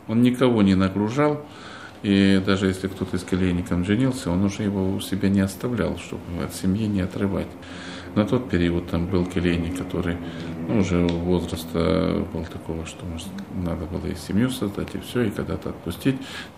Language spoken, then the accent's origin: Russian; Tbilisi, Georgia; also born or lived in Azerbaijan; Нет, так получилось, что я родился там, потом жили в Азербайджане, потом снова вернулись в Грузию, и фактически юность прошла в Тбилиси, да.